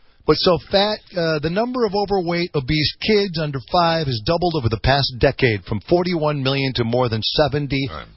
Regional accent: Wisconsin, United States; This is how we grew up in Wisconsin.

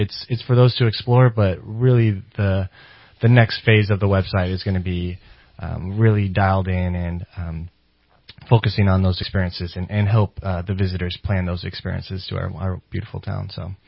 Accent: Yreka, California, United States; also born or lived in Portland; A little bit about me. I grew up in Yreka, so just right around the corner.

